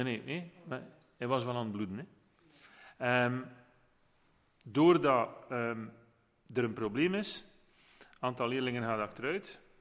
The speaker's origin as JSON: {"language": "Dutch", "town": "Kortrijk", "region": "West Flanders", "country": "Belgium", "said": "ik ben afkomstig van Kortrijk, iedereen weet dat"}